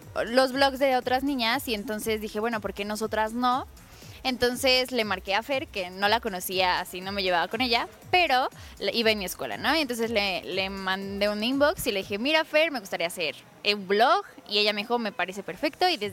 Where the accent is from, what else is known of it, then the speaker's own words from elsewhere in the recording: Mexico; le pusimos MX como para decir que somos de México, ¿no?